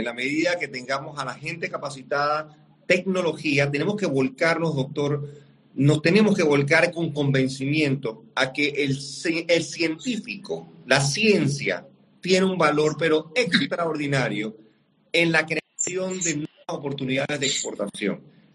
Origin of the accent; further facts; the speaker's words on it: Panama; que tenemos que enfrentar como panameños, no con modelos copiados.